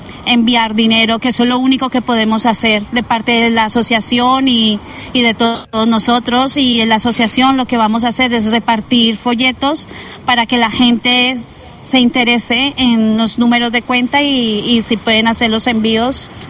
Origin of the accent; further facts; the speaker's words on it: Colombia; Sí, soy de Colombia, país hermano.